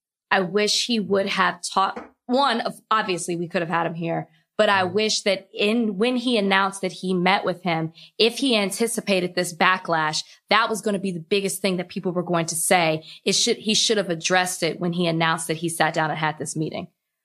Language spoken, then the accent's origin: English; Dallas, Texas, United States; Of course, I'm from Dallas. I'm born and raised.